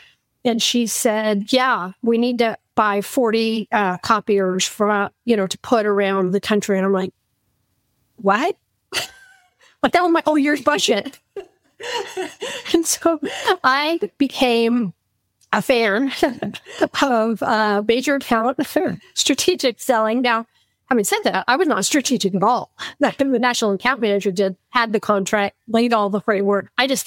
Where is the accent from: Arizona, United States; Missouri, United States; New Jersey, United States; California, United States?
California, United States; Menlo Park; I grew up in Menlo Park, California.